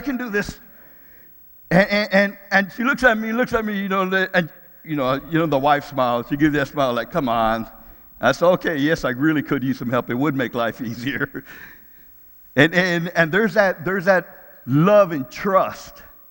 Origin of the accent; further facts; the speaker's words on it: Texas, United States; I got it. I'm tough enough. I can do this. I'm from Texas. I can handle it.